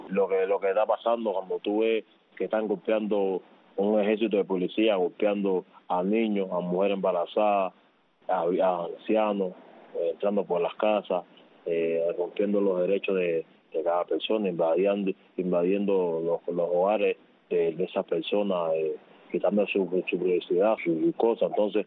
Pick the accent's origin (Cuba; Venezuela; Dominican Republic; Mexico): Cuba; nosotros somos los primeros que debemos de darles el apoyo a nuestros paisanos cubanos